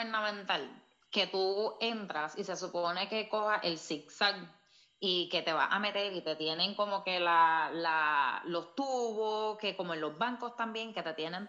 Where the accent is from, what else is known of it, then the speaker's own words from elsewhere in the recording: Arecibo, Puerto Rico; yo soy de Arecibo, ¿verdad? Yo de la casa de mis papás de Arecibo